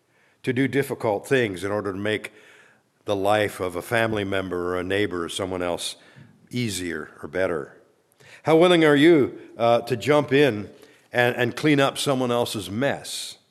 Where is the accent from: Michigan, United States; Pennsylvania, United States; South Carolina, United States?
Pennsylvania, United States; Ephrata; we did a combined retreat with Reformed Presbyterian Church in my hometown in Ephrata, Pennsylvania